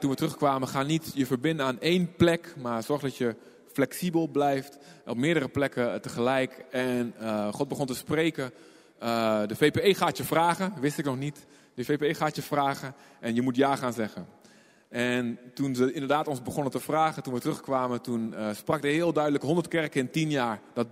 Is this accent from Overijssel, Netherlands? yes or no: yes; Deventer, Overijssel, Netherlands; ik kom uit Deventer. Wie komt daar wel eens? In het oosten?